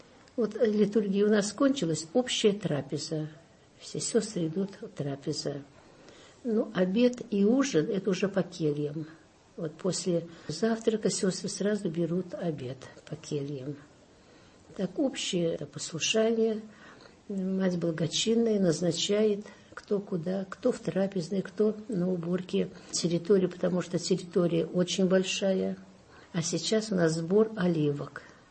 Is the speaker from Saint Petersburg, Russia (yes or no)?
yes; Saint Petersburg, Russia; born there; я сама родилась в Ленинграде, блокаду пережила